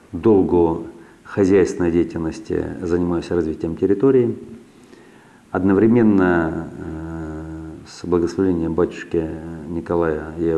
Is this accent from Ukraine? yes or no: yes; Kerch, Crimea, Ukraine; now in Saint Petersburg, Russia; Я коренной керчанин, приехавший в Санкт-Петербург в 1989 году